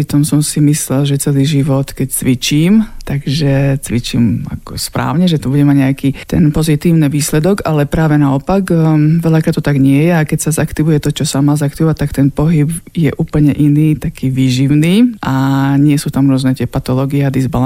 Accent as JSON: {"language": "Slovak", "town": "Košice", "region": "Košice Region", "country": "Slovakia", "tie": "born or raised there", "said": "Chodila som do plaveckej športovej školy u nás v Košiciach"}